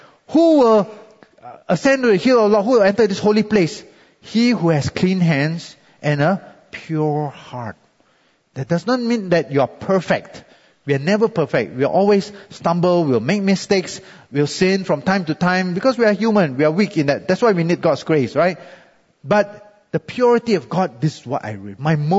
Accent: Singapore; You know, many of us as Singaporean Christians may be familiar with the story of the ACS Clock Tower Revival back in 1972, right?

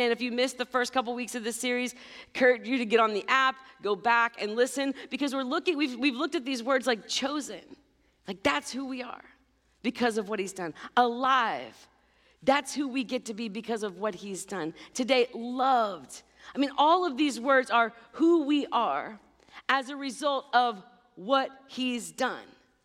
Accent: Kentucky, United States; Or, you know, since I'm from Kentucky, it's all y'all.

